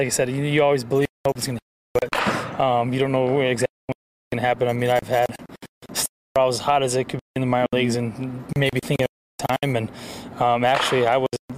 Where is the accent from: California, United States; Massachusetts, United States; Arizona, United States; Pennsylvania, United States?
Arizona, United States; I got a chance to play actually in front of my hometown fans here and family in Arizona, who was my debut.